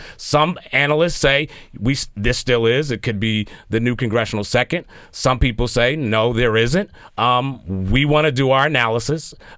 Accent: Philadelphia, Pennsylvania, United States; Now, again, I'm born and raised in Philadelphia.

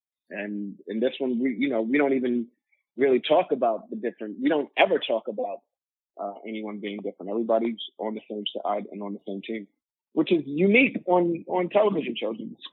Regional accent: Manhattan, New York, United States; No, I grew up in Manhattan.

